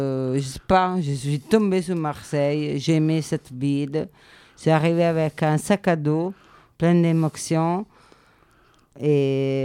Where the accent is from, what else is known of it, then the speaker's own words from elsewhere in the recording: Marche, Italy; French is a second language; C'est pas le même du centre d'Italie, des Marche. Un petit village de Brassens